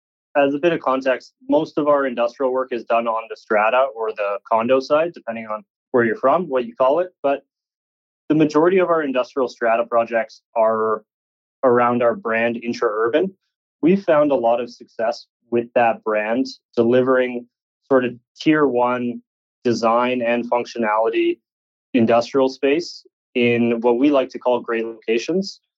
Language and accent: English; Burnaby, British Columbia, Canada; So local, born and raised in Burnaby, and I graduated from SFU's BD program in 2017